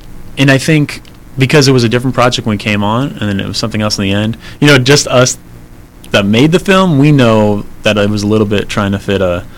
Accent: California, United States; Because growing up in the Bay Area, Robin Williams, also partially from the Bay Area, he's like a Bay Area guy.

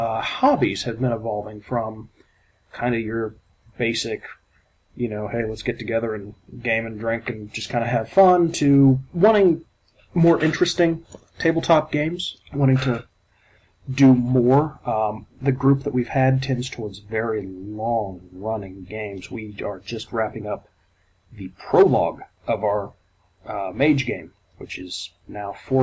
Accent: the South, United States; I grew up down here in the South. And the predominant forms of Christianity here in the South, Southern Baptists, evangelicals, very fundamentalist Christian beliefs and organizations, those aren't really how I was raised

